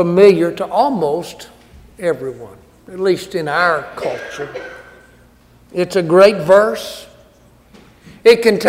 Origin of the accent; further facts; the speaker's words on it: Augusta, Georgia, United States; I grew up over here in Augusta, as has been mentioned a couple of times.